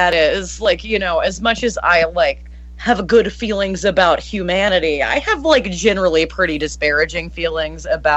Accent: United States; I don't have a problem with being an American who loves trash. Like, I'm definitely, like, a product of my culture.

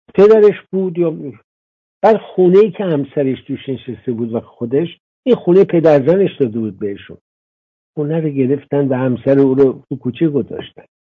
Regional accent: Iran; گفتم من ایرانیم، اجدادم من ایرانیان و افتخار میکنم ایرانی.

